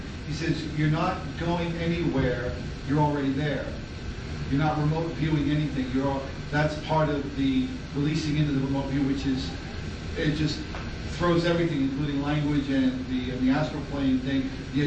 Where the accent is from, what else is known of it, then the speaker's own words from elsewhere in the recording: New York, United States; now in Los Angeles, United States; Interestingly, I'm originally from New York, but everybody's originally from somewhere else anyway, right?